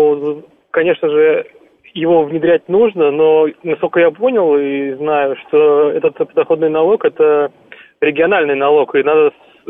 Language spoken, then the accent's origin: Russian; Moscow, Russia; я москвич, как бы, и мне проще сказать про Москву